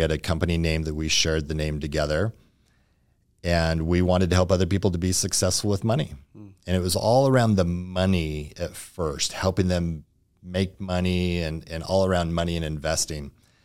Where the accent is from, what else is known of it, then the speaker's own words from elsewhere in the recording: St. George, Utah, United States; I was born and raised here in St. George and I love dirt bikes, motorcycles, still passionate.